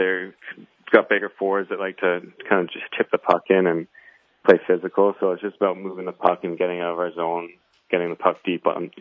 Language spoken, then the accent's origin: English; Victoria, British Columbia, Canada; I'm from Victoria, British Columbia, so on the west coast. It's on the island right off of Vancouver. So spent a lot of time out by the beach, a lot of outdoor stuff, hiking, stuff like that.